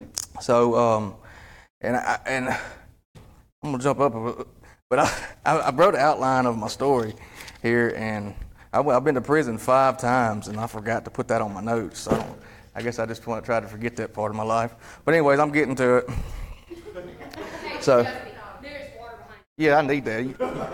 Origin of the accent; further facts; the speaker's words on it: Columbus, Mississippi, United States; I'm from Columbus, Mississippi. I grew up in a divorced family.